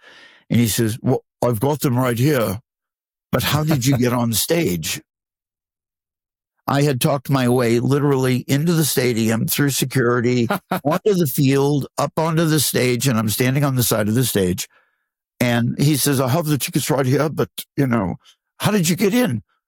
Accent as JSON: {"language": "English", "town": "Chicago", "region": "Illinois", "country": "United States", "tie": "born there", "said": "I said, well, I was born in Chicago. I'd love to go back and work out of Chicago."}